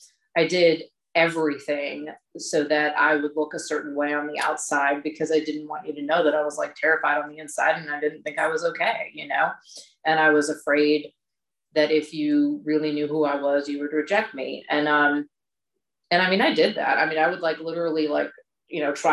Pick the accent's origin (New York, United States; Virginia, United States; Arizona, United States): Virginia, United States; Midlothian; I grew up in Midlothian, which again is kind of a suburb of Richmond.